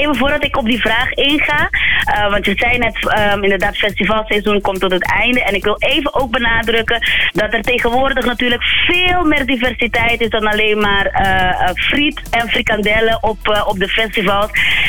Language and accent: Dutch; Curaçao; ik kom natuurlijk uit de Caribbean en met de roots in West-Afrika. En mijn vader komt uit Venezuela, daar ben ik ook gemaakt, zoals ik altijd zeg. Want mijn ouders die woonden toen op Venezuela. Maar mijn moeder ging terug naar Curaçao